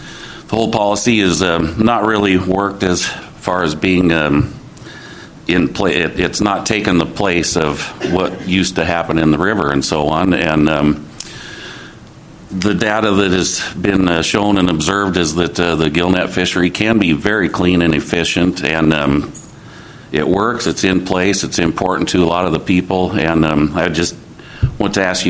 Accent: Astoria, Oregon, United States; I'm from Astoria, commercial fisherman there.

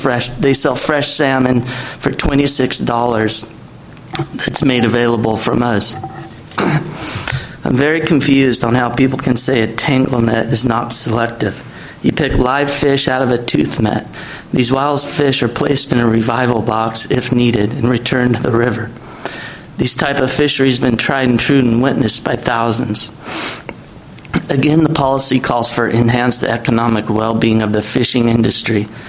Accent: Brush Prairie, Washington, United States; I'm from Brush Prairie, Washington.

